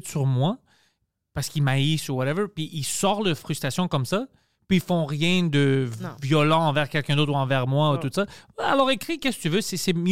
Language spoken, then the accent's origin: French; Montreal, Quebec, Canada; Tu sais, je viens de Parkex.